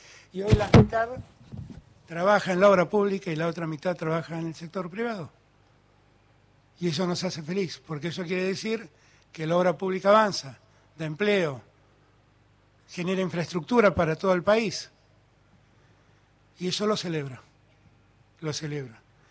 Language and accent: Spanish; Buenos Aires, Argentina; Soy porteño, nací en mi querida ciudad de Buenos Aires, amo a mi ciudad de Buenos Aires.